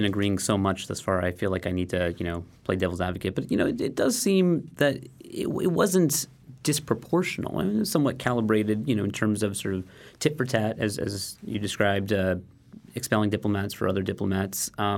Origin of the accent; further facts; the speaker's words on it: United States; it's to me as an American, it's a very transgressive set of acts it's committed.